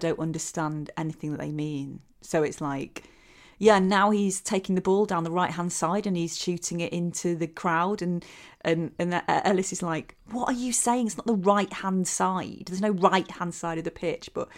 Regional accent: Matlock, East Midlands, United Kingdom; also born or lived in Hull; now in London, United Kingdom; And I was born in Hull. And I was brought up in Derbyshire. And I've lived in London since the year 2000. But I still consider Matlock my home.

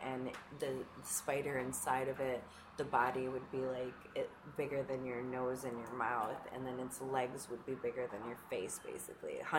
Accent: Wisconsin, United States; also born or lived in Philadelphia / New Orleans / Los Angeles; now in New York, United States; No, I came from Philadelphia. I'm originally from Wisconsin, though.

